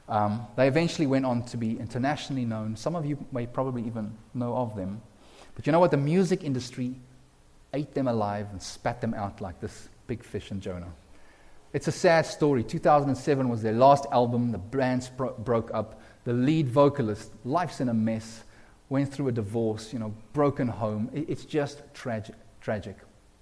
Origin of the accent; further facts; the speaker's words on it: South Africa; now in Canada; I know these are the things I wrestled with as I came from South Africa. My little worldview was just South African. And then I meet Canadians